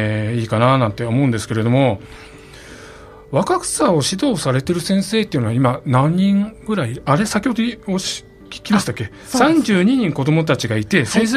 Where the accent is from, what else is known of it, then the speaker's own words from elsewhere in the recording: Nishio, Aichi, Japan; 私はたまたま西尾出身なので